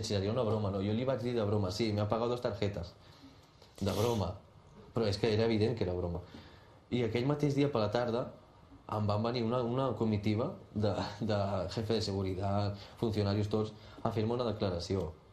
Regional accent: Catalonia, Spain; jo sóc català

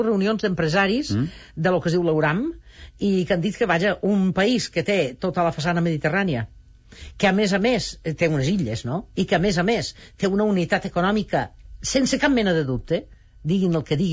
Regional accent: Valencian Community, Spain; que jo no puc entendre com a valenciana

